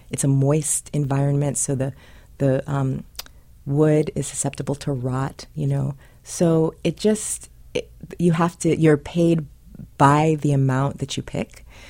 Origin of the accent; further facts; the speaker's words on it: California, United States; Someone that I knew when I was growing up in California, they all sort of combined.